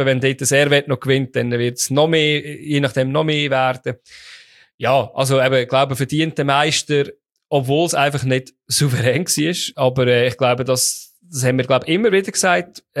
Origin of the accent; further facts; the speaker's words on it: Lucerne, Switzerland; das ist vor zwei Jahren gegen Schaffhausen als Luzerner auswärts.